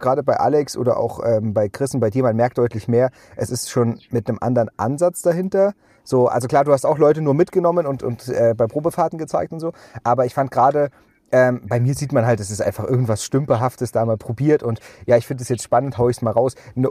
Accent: Thuringia, Germany; So, das war früher aus Thüringen, aus meiner Heimat, war es halt einfacher.

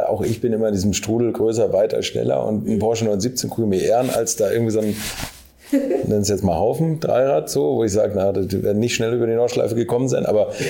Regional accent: Hamburg, Germany; Ich komme aus Hamburg

